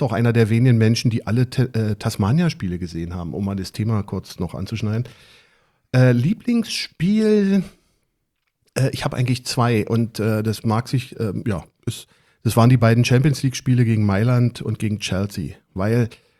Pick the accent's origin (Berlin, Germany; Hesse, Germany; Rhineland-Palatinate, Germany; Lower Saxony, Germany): Berlin, Germany; now in Brandenburg, Germany; Also wo ich herkomme, ich mittlerweile aus Brandenburg, aber bin gebürtiger Berliner und bin in Steglitz geboren